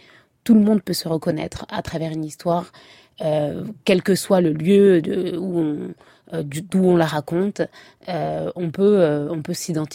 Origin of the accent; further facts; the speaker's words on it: France; Moi, je suis française, avec cette double culture